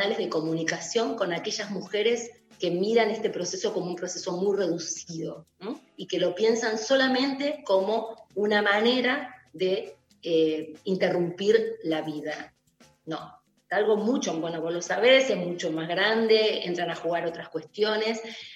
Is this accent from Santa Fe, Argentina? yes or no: yes; Rosario, Santa Fe, Argentina; yo soy una rosarina. Ustedes saben que los rosarinos nos definimos como rosarinos.